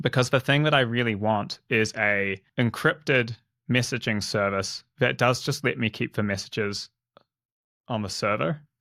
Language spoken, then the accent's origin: English; Canada; Yeah, I'm Canadian.